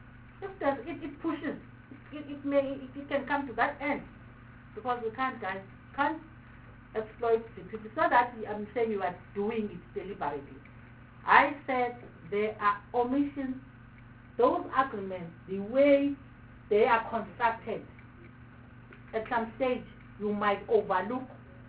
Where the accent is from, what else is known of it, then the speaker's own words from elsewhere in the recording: Mpumalanga, South Africa; Because we are from Mpumalanga.